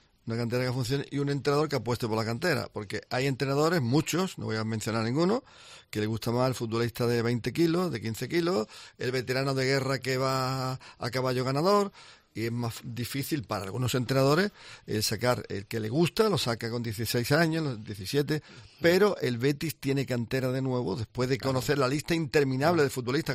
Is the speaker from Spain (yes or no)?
yes; Spain; yo soy español